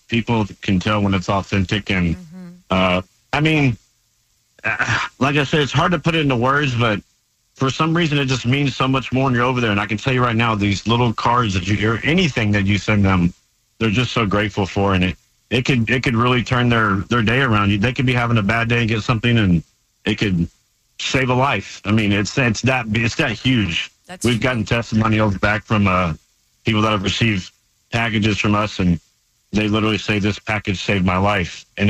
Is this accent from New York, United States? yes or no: no; Texas, United States; it started off as boots for troops because I was from Texas and I wanted to put a Texas twist on these care packages.